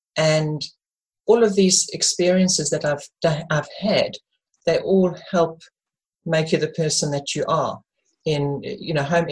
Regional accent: South Africa; I grew up in South Africa

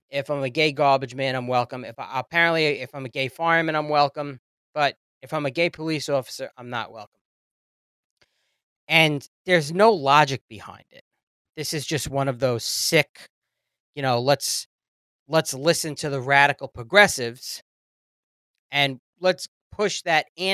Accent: New York, United States; I'm not going to stop calling it Columbus Day, by the way. I'm a New Yorker.

